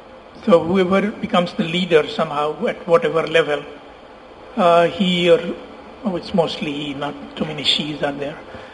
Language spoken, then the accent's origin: English; Bihar, India; Well, I'm from Bihar in India.